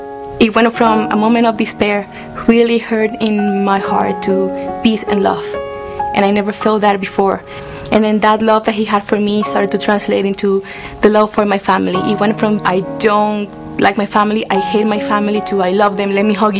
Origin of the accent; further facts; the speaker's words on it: Venezuela; I grew up in Venezuela and I live here with my parents and my two sisters.